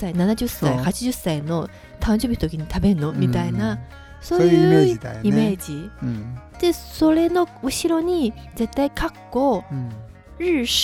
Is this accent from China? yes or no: yes; China; now in Japan; 但是上海エリアとかうちの地元は関東煮って言ってる、